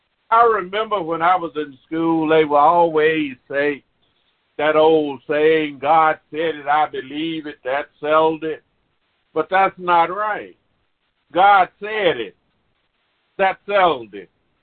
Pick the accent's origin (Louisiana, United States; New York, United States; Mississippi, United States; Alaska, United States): Mississippi, United States; I grew up in Mississippi, and I said it so many times in sermons that the place where I grew up is still there.